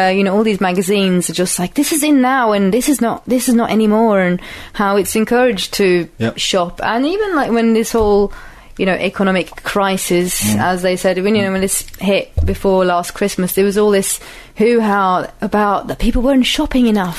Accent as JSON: {"language": "English", "country": "Sweden", "tie": "born or raised there", "said": "Like I grew up in Sweden"}